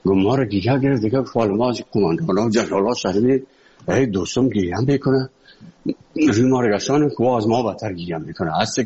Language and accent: Persian; Afghanistan; moved away as an adult; also born or lived in Moscow; اونجا از افغانستان برآمدیم آمدیم سه مسکو 4 سال مسکو